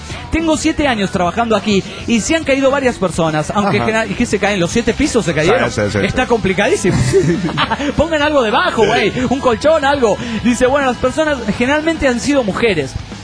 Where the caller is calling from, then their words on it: Gainesville, Georgia, United States; de Gainesville, Georgia, Estados Unidos, Norteamérica.